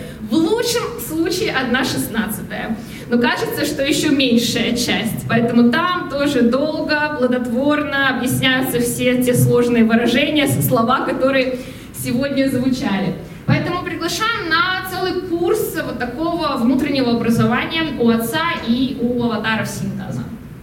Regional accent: Moscow, Russia; Я из Москвы.

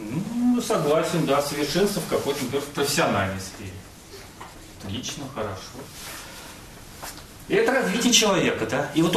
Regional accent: Saint Petersburg, Russia; вот я вот из Питера

